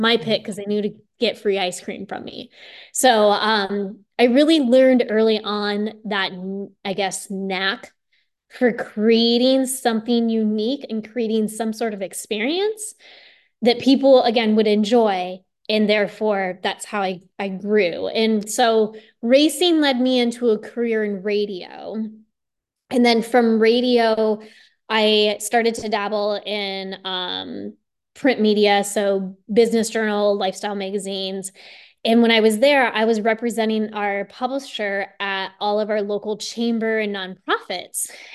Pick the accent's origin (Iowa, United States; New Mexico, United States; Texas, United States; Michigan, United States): Iowa, United States; I was 9 and I grew up in Iowa and I raced go-karts.